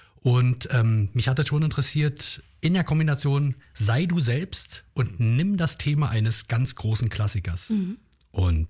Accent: Berlin, Germany; accent: Berlin dialect; Ich konnte also selbst sein mit meiner Art zu sprechen, mit meinem Berliner Dialekt.

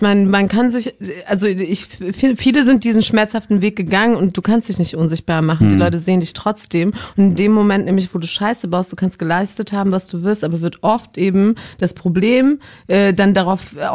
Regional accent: Germany; born there; ich bin in Deutschland geboren, kann die Sprache und so weiter

